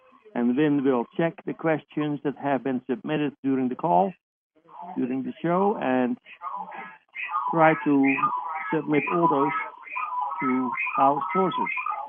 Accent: Netherlands; English is a second language; I'm from Holland, the Netherlands.

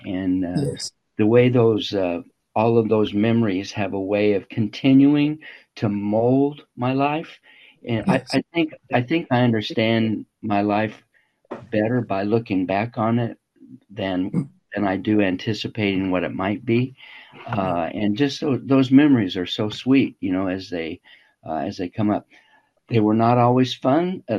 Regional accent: Midwest, United States; I grew up in the Midwest in a little farming town, but my family, they weren't farmers, but we had farmers in the family.

